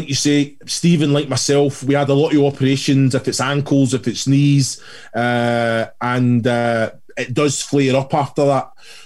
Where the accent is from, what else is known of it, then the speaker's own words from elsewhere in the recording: Kilmarnock, Scotland, United Kingdom; You know, you've got to remember, I grew up in Kilmarnock